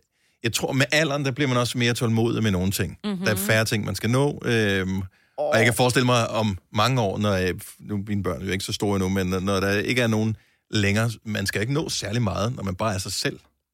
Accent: Region of Southern Denmark, Denmark; now in Copenhagen, Denmark; jeg er selv fra Fyn og har familie i Jylland

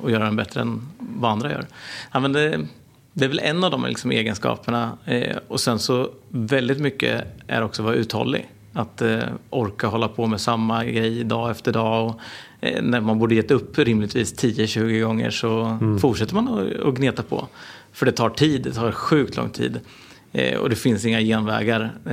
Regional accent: Norrköping, Östergötland, Sweden; jag är en entreprenör från Norrköping. Mm. Jag är född 87 så jag är lite tag till, 33 år gammal.

